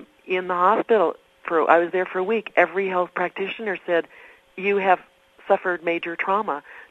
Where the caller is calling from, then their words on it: Santa Fe, New Mexico, United States; I'm in Santa Fe, New Mexico, and you're in beautiful Richmond, Virginia.